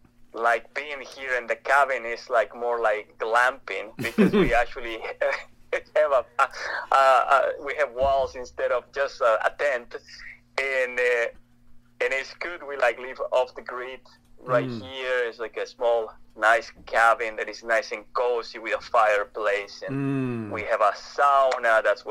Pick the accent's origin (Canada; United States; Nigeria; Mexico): Mexico; La Paz, Baja California Sur; And I grew up in Baja, Mexico. Hmm. Like I grew up on the southern part of Baja. Like wow. If people are familiar with La Paz. Yeah. It's like a beautiful, beautiful place. And that's where I grew up.